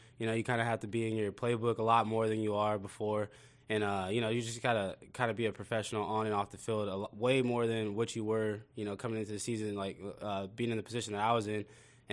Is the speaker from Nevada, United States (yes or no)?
yes; Nevada, United States; You know, I'm from Nevada